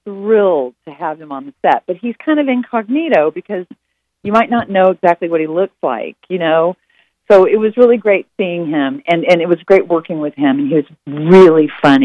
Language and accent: English; Texas, United States; and I am from Texas